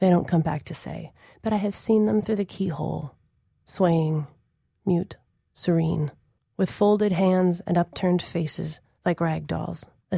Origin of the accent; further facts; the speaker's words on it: Minnesota, United States; And as much as I love the values that I gleaned from a childhood growing up in Minnesota